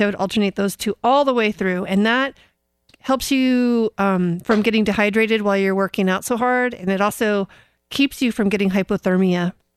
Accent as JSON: {"language": "English", "town": "Coronado", "region": "California", "country": "United States", "tie": "born or raised there", "said": "I went to Coronado, California, my hometown"}